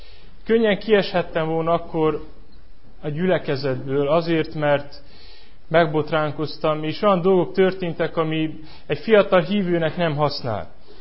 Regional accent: Chibed, Mureș County, Romania; Székelyföldről jövök, Maros megyéből, Kibédről.

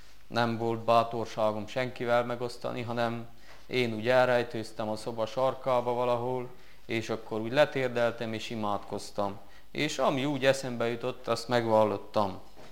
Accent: Covasna, Romania; now in Baia Mare, Romania; Kovásznáról jöttem. Amúgy most Nagybányáról, mert ott vagyok, ott folytatom a tanulmányaimat

